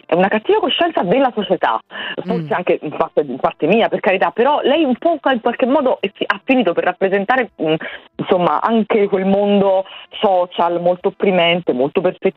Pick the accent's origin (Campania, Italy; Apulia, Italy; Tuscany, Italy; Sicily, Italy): Campania, Italy; Naples; vedi che sono in realtà napoletana